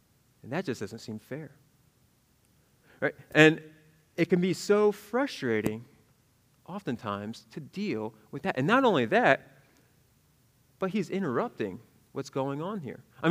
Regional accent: Northeast, United States; you know, I grew up in the Northeast, and Liz and I, we were up there a few weeks ago to visit family

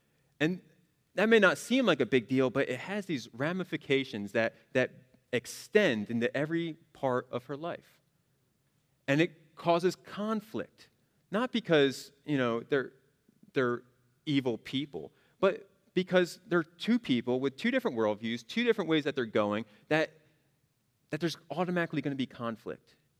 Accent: New Jersey, United States; I'm from New Jersey. It happens. I don't mean to be. It happens. I'm from the Northeast, and so I can come across a little brusque, a little jerkish.

